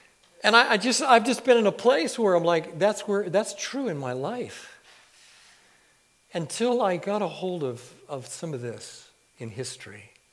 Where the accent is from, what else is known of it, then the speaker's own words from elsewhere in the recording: United States; which I'm as American as you are, and I love our nation.